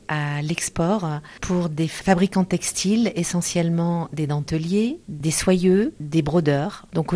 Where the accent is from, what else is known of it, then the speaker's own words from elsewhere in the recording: Dunkirk, Hauts-de-France, France; Je viens de Dunkerque, de la région dunkerquoise, et je travaille sur Calais. J'ai travaillé sur Calais pendant une 20aine d'années